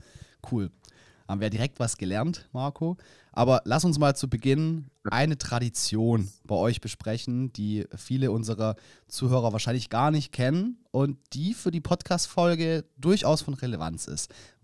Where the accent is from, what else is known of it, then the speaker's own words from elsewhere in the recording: Baden-Württemberg, Germany; Wir kommen ja hier aus dem Schwabenländle, also sind ja schon auch dann so gesehen weit entfernt vom Ostfriesland.